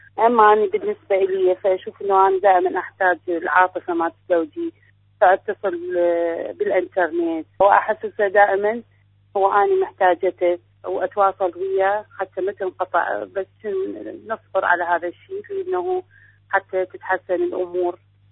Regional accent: Iraq; من العراق، أعمل مدرسة وزوجي مهندس

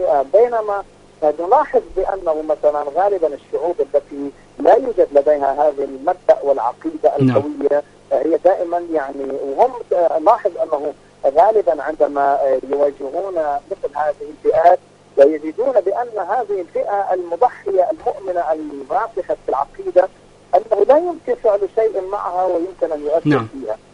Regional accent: Lebanon; حتى عندنا في لبنان

